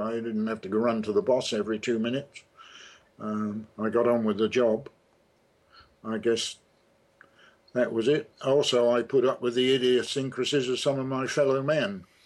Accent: England, United Kingdom; moved away as an adult; now in Australia; we always decided that when we married, we would come to live in Australia. It was a much more egalitarian country than England

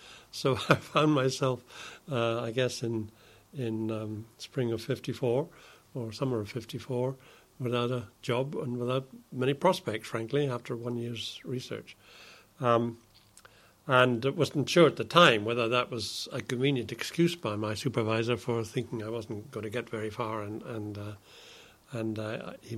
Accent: Edinburgh, Scotland, United Kingdom; born there; also born or lived in Canada; I was born in Edinburgh by chance. My family were actually living in Canada at the time, and they were just visiting Edinburgh, where my mother came from, in 29th of January 1931, I think.

